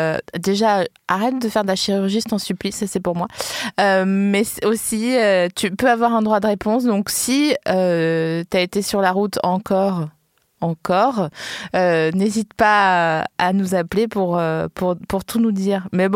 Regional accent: East, France; comme moi, je viens de l'Est

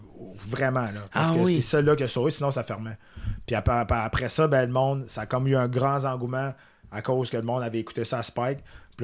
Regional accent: Rimouski, Quebec, Canada; Non, non. Moi, je viens de Rimouski.

